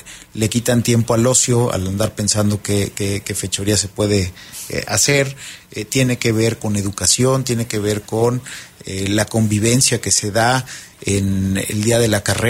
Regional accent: Mexico; venimos, hay que reconocerlo, como mexicanos, y no es la excepción en Querétaro

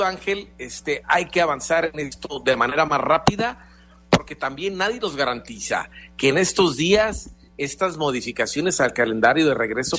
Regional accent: Mexico; todos somos mexicanos y merecemos una educación de primera

